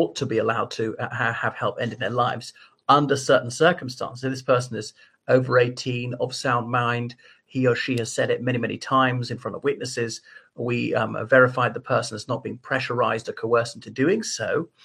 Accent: Ireland; from Ireland.

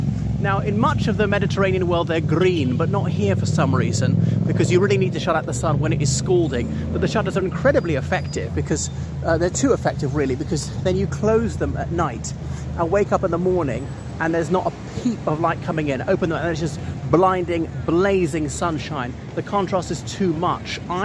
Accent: Ireland; from Ireland and here I am in Italy, in Rome, okay?

